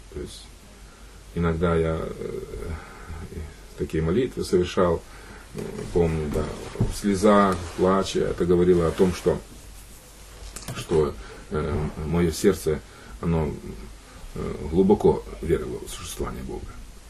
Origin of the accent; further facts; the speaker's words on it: Khoriv, Rivne Oblast, Ukraine; Я вырос в Ровенской области, Острожский район, деревня, село Хоров.